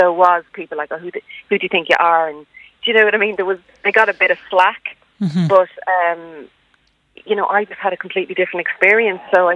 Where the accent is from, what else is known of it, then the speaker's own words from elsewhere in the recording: Newbridge, Kildare, Ireland; I grew up in Newbridge and Kildare